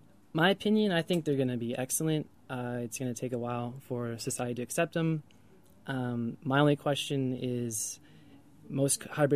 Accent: United States; And I know I'm from the United States, and people like big cars in the United States.

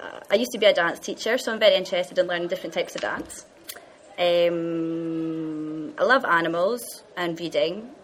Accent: Elgin, Scotland, United Kingdom; born there; I come from Scotland. I was born in a small town in the northeast of Scotland. It's called Elgin. It's not very big. It rains there all the time. I'm 30 years old. I was born on the 22nd of July, 1979.

